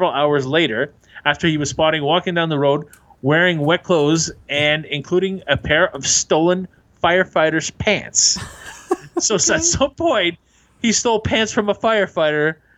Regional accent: Canada; French Canadian. I can say what the hell I want.

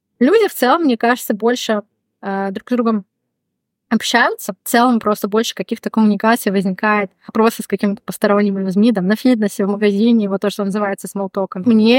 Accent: Russia; Я ни разу нигде никогда не сталкивалась ни с каким отрицательным отношением из-за того, что я из России.

